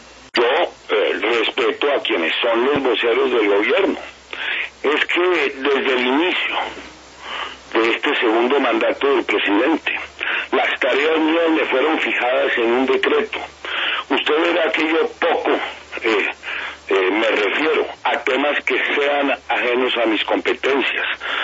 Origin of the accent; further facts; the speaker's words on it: Colombia; como cualquier colombiano